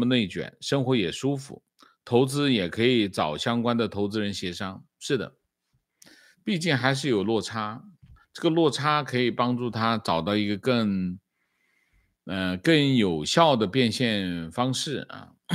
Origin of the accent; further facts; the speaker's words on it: Taiwan; 我是台湾人，我来说一下为什么我要关心8964